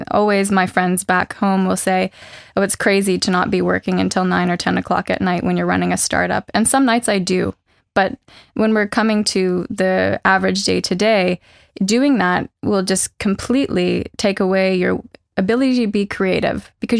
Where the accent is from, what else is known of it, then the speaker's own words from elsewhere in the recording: Canada; moved away as an adult; now in Norway; after graduating and came here and found, wow, Norway's a lot more different than I had assumed when I came from Canada.